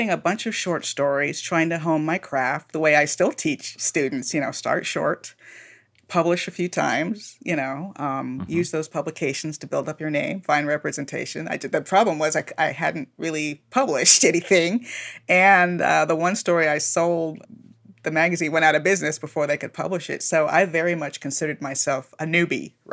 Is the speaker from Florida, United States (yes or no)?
yes; Miami, Florida, United States; my hometown of Miami, where I grew up, was almost unrecognizable, especially where my parents lived